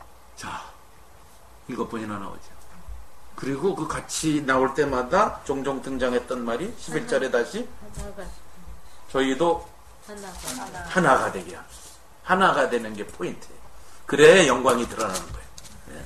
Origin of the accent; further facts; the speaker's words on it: South Korea; now in United States; 뭐 우리도 미국에 와서 한국 사람끼리 지금 모였잖아.